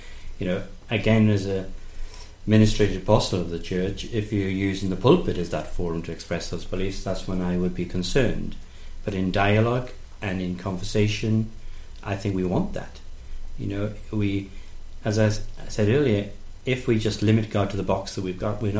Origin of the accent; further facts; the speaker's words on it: United Kingdom; I can speak from a personal perspective when I'm speaking as a British person here